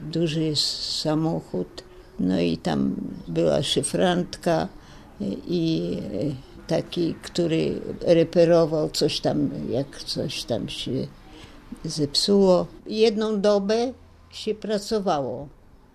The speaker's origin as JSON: {"language": "Polish", "town": "Kremenets", "region": "Ternopil Oblast", "country": "Ukraine", "said": "bo ja z Krzemieńca pochodzę, z Kresów."}